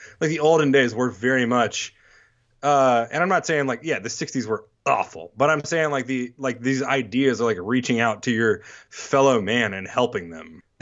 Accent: Texas, United States; Well, and just like when I was a kid, what I was taught about like being a Texan and being a Southerner and being a Christian and about Reagan were not like what is happening.

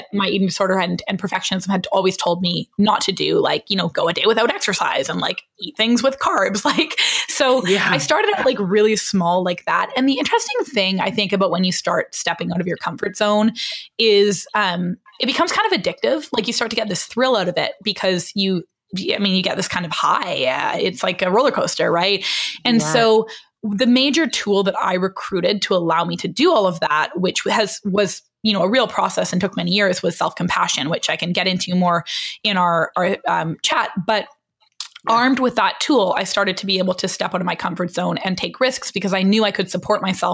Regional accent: Canada; I couldn't just come here and work being Canadian.

